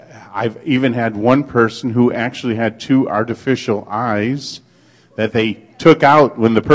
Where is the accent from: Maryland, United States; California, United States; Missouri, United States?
California, United States; Chatsworth; I'm from Chatsworth, California.